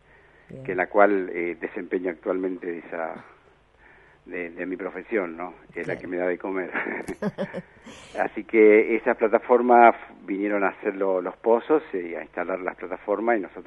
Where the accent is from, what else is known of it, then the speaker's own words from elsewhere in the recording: Misiones, Argentina; No, mira, yo provengo de la provincia de Misiones, una familia muy humilde, donde somos 9 hermanos.